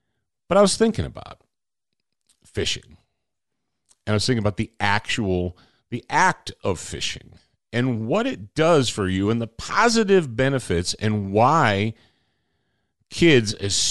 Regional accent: Michigan, United States; They had a little cabin up on Saginaw Bay in Michigan, because I grew up in Michigan, so that kind of makes sense, huh?

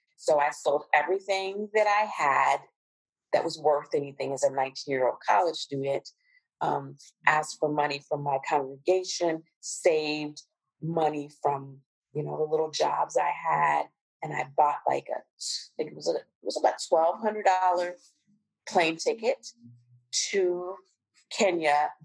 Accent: Cincinnati, Ohio, United States; I remember being in Cincinnati, which is my hometown

